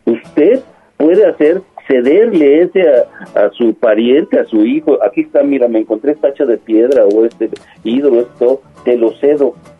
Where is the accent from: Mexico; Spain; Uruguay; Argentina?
Mexico; Nosotros ni somos prehispánicos, ni somos europeos, somos mexicanos. Somos un sincretismo cultural.